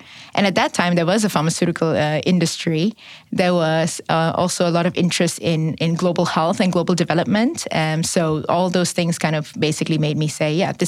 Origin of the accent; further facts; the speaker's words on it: Singapore; also born or lived in United States; now in Netherlands; I was born and brought up in Singapore, and in a, you know, before the whole country was developed into the sort of conglomerate megapolis that it is right now.